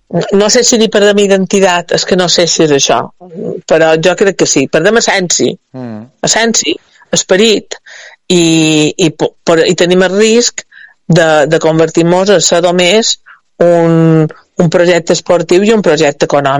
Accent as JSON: {"language": "Catalan", "town": "Palma", "region": "Balearic Islands", "country": "Spain", "tie": "born or raised there", "said": "perquè jo som del Fortí, vaig néixer al Fortí"}